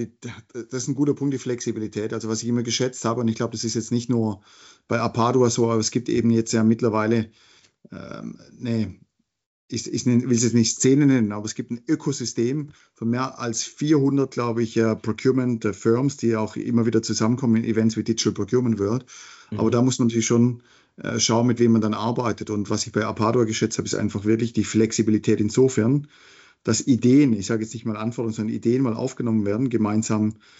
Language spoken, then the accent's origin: German; Baden-Württemberg, Germany; accent: Swabian; now in Switzerland; man hört es an meinem Akzent, ich bin Schwabe und bin in die Schweiz migriert vor 17 Jahren.